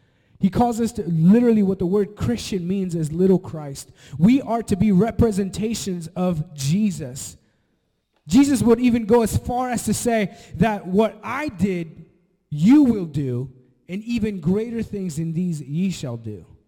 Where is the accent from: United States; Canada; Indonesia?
Canada; born there; I'm Hispanic. I'm 100% Salvadorian. I was born in Canada in the freezing cold and the blizzards.